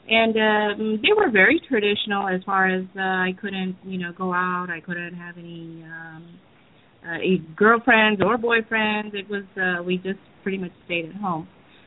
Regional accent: Venezuela; moved away as an adult; also born or lived in Calcutta, India; now in United States; I was born in Calcutta, India, and my parents went to Venezuela. My dad was an electrical engineer there, and I lived there for 18 years.

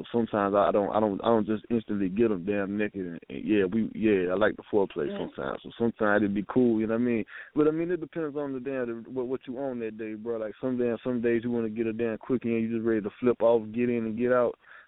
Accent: the South, United States; Yeah, I'm from the South, man. We throw bowls.

